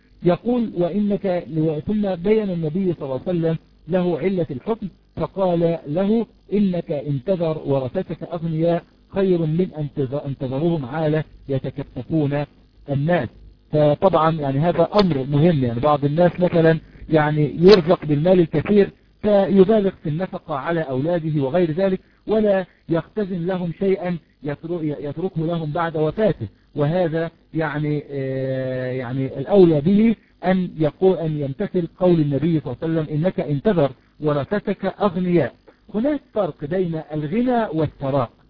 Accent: Egypt; يعني عندنا في مصر مثلا بعض الناس يكون معه المال

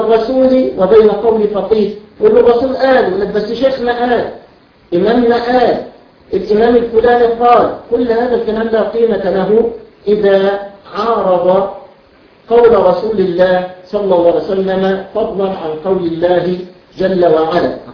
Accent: Egypt; وده مشهور عندنا في مصر هنا

